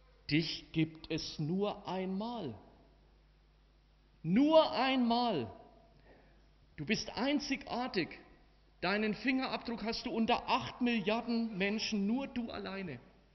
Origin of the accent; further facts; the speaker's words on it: Bavaria, Germany; in den oberfränkischen Wäldern meiner Heimat, im Frankenwald, im Zonengrenzgebiet damals.